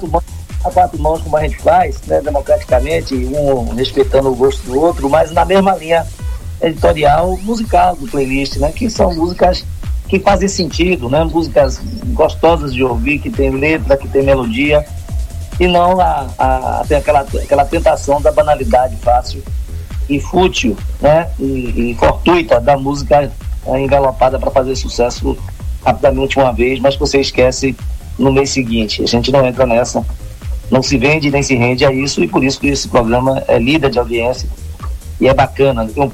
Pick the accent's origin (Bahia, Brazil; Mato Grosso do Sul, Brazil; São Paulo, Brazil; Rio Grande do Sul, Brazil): Bahia, Brazil; Salvador; Minha terra é aí, rapaz. Trabalho, mas muita saudade.